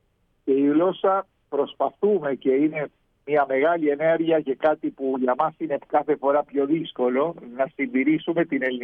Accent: Uruguay; Εμείς είμαστε παιδιά Ελλήνων, αλλά γεννηθήκαμε και ζούμε στην Ουρουγουάη.

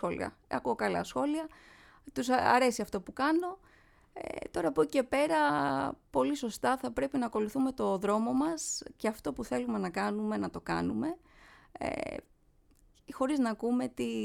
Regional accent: Amaliada, Western Greece, Greece; now in Patras, Greece; Μεγάλωσα στην Αμαλιάδα, ναι.

